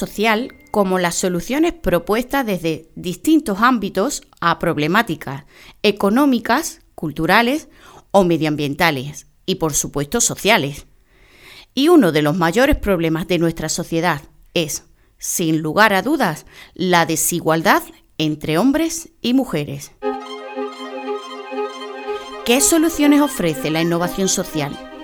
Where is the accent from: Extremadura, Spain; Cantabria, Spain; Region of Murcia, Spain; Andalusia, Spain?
Andalusia, Spain; Huelva; periodista onubense